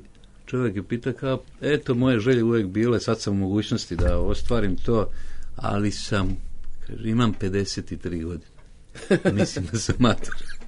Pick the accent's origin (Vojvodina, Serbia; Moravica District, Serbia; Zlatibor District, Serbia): Vojvodina, Serbia; Sremska Mitrovica; born there; Rođen sam u Sremskoj Mitrovici. Roditelji su mi bili radnici